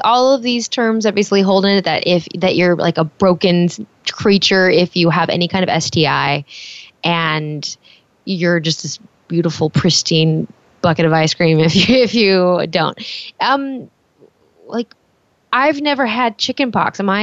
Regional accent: Hollywood, California, United States; growing up in Hollywood, you're like, things happen all the time

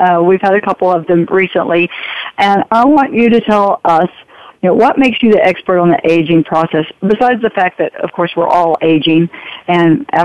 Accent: Texas, United States; I grew up in Texas, and, you know, we ate fried food

